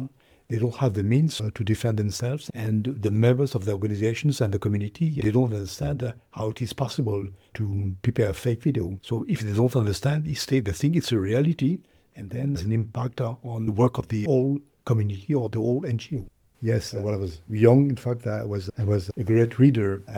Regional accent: France; English is a second language; I grew up in France

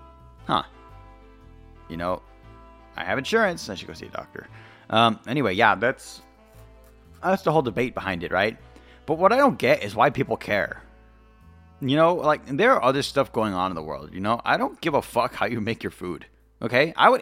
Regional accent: United States; I'm from America, okay? And we have a very spice-heavy palate.

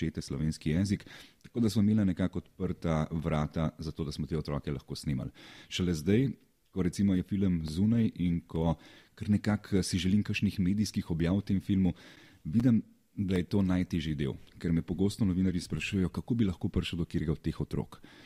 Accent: Kranj, Upper Carniola, Slovenia; recimo sam prihajam iz Kranja

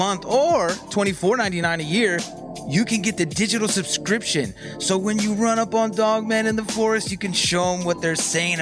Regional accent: California, United States; And mind you, I'm from California, so again, I'm sure everybody's, you know, they're more biased on the West Coast music.

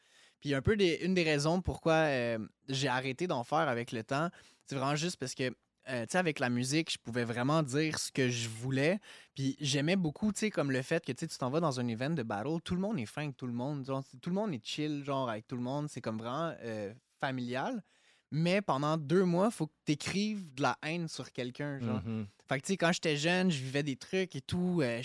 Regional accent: Anjou, Quebec, Canada; Ouais, ben, j'ai grandi à Anjou pas mal toute ma vie. Je suis né sur la rive sud, mais je suis parti... Ma mère a déménagé.

